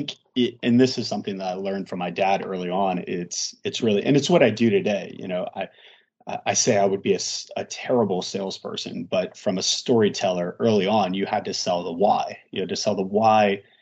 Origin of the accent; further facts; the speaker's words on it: New Orleans, Louisiana, United States; growing up in New Orleans, lower middle class at best.